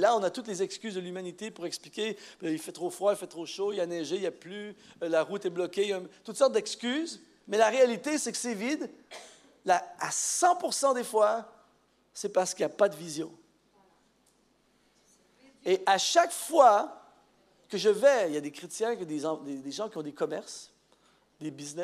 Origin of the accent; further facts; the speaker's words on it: Canada; Parce que, par exemple, chez nous au Canada, les pasteurs, les leaders